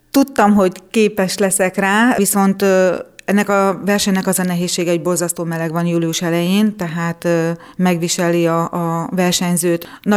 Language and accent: Hungarian; Satu Mare, Satu Mare County, Romania; also born or lived in Nyíregyháza; Igen, én Szatmár Németiből származom, 10 éves koromtól futok